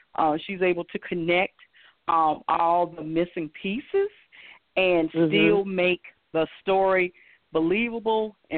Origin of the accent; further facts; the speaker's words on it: the South, United States; accent: southern; I can hear my southern accent or reverting back.